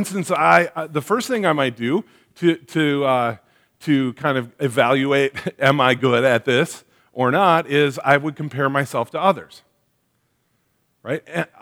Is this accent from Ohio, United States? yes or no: no; Wisconsin, United States; Like being born a man, being a son, growing up in the Fox Valley, things like that that I could add to it, right?